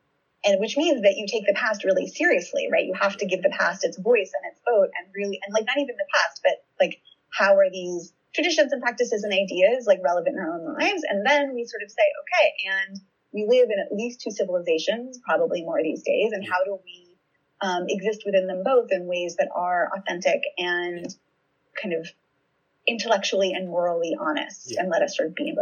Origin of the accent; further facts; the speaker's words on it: Seattle, Washington, United States; And I grew up in the Northwest. I grew up in Seattle, right? My parents are, lefty liberal baby boomers.